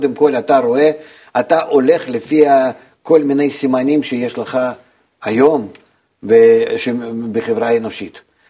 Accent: Russia; Hebrew is a second language; now in Israel; אני גדלתי ברוסיה.

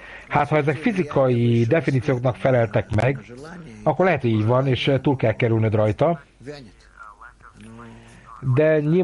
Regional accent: Belgrade, Serbia; born there; Én Belgrádban születtem. Ott születtem.

